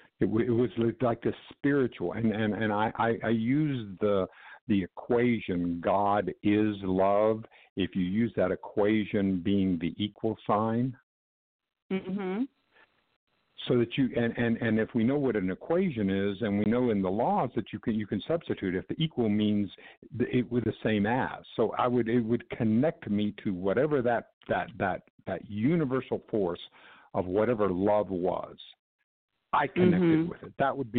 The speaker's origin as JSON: {"language": "English", "region": "Texas", "country": "United States", "tie": "born or raised there", "said": "And I grew up in South Texas. And in South Texas, there was so little information."}